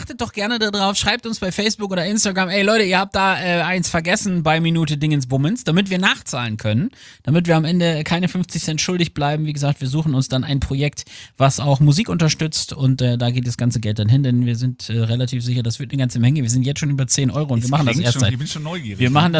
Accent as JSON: {"language": "German", "region": "Lower Saxony", "country": "Germany", "said": "Ich bin ja Ostfriese und bei uns gab es natürlich Sour Power damals."}